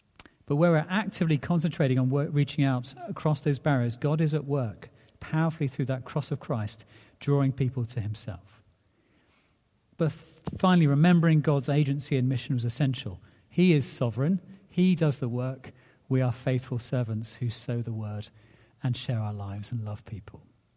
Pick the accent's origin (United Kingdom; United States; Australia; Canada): United Kingdom; None of us as white British people like to be found ignorant.